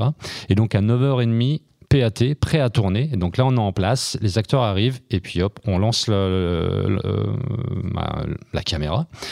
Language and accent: French; Bourg-en-Bresse, Auvergne-Rhône-Alpes, France; born or raised there